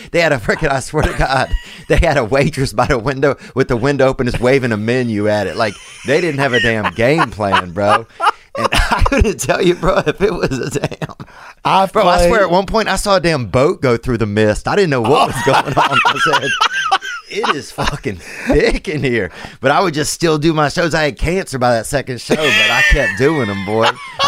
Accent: Louisiana, United States; also born or lived in Los Angeles; now in Nashville, United States; I still have my place in Los Angeles, and I'm from Louisiana originally

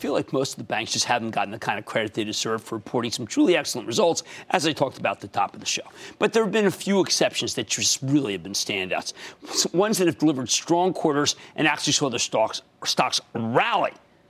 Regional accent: New Jersey, United States; Let's go to Josh, also in my home state of Jersey.

